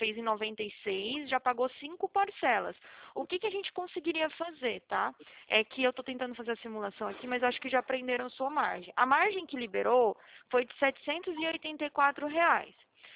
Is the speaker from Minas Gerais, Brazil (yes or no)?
no; Atibaia, São Paulo, Brazil; Não, eu sou daqui de Atibaia. Não sei se você conhece, é interior daqui de São Paulo.